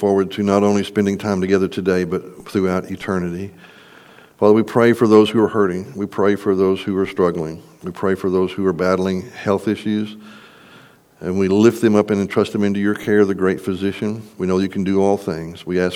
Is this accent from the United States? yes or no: yes; Texas, United States; I'm from Texas.